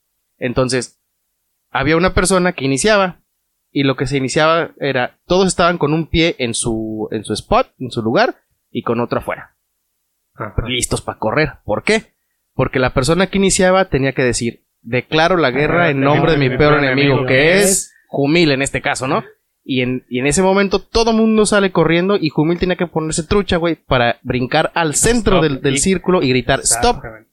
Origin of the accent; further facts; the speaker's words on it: Querétaro, Mexico; Somos de Querétaro, no de Monterrey, güey.